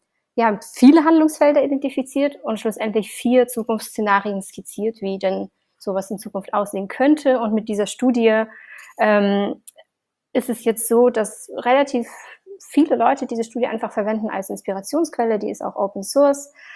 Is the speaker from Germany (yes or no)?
no; Siberia, Russia; ich bin in Sibirien aufgewachsen, das heißt auch mit Hausschlachtung